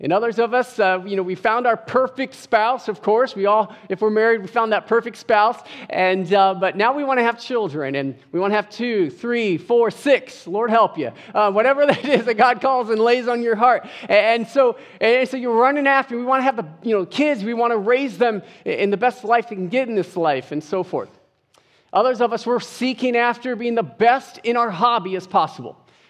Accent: Jacksonville, Florida, United States; And we hail all the way from Jacksonville.

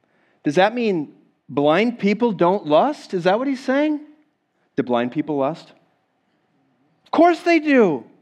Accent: Midwest, United States; I grew up in the Midwest. Raise your hand if you grew up in the Midwest. I'm curious. How many of us are there? Yeah. Whoop, whoop. There's a few of us. I grew up in the upper Midwest. And so I was born in the 70s.

